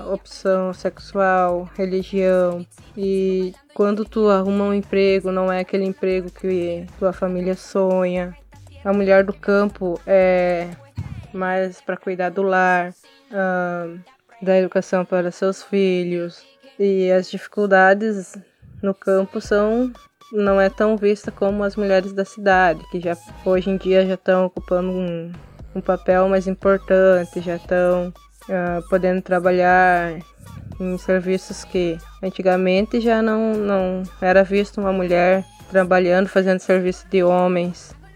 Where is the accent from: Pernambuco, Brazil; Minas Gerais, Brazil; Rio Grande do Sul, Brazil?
Rio Grande do Sul, Brazil; Dois Irmãos das Missões; now in Seberi, Brazil; sou natural de Dois Irmãos das Missões, atualmente moro em Seberi.